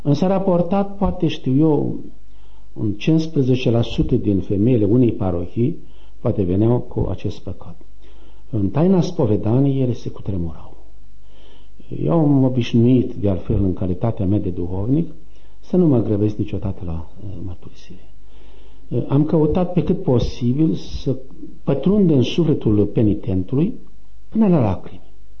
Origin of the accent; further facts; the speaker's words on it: Măgirești, Bacău County, Romania; born there; Eu sunt născut în satul de și parohia Măgirești, județul Bacău.